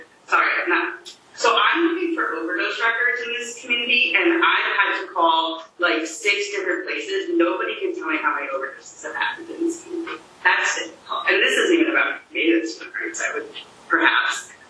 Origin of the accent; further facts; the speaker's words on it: New Jersey, United States; Words that, I'm from New Jersey, words that I've never heard these words publicly.